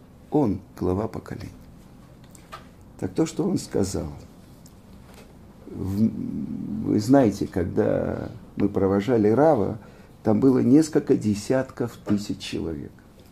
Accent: Russia; Ну, я из России

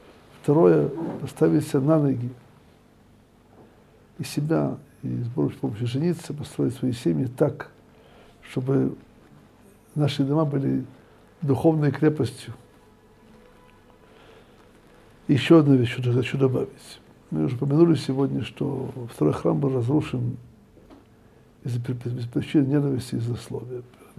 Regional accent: Ukraine; Ну, для меня я из Украины.

